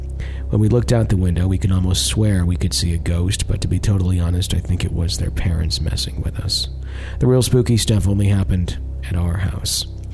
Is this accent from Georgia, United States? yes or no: no; Dallas, Texas, United States; somewhere in the Denley Drive where I was born before arriving in Alaska Avenue, or on Alaska Avenue, all the way in Dallas, Texas.